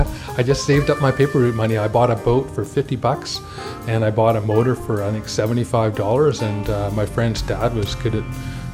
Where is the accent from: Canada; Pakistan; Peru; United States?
Canada; Prince Rupert, British Columbia; also born or lived in Port Alice / Port McNeill; I was born in Port Ellis on Vancouver Island when my dad was working at the pulp mill there. And we moved to Port McNeil and then to Prince Rupert, where my dad was a minister as well.